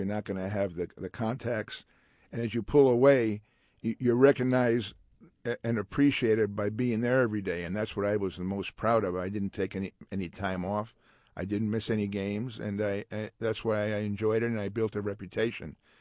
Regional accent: San Francisco, California, United States; I mean, I grew up in San Francisco. I wanted to stay around here

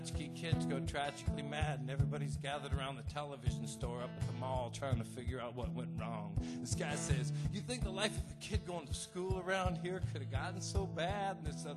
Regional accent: Portland, Oregon, United States; I come from Portland, Oregon is where I come from. A lot of my songs are about that, I guess.

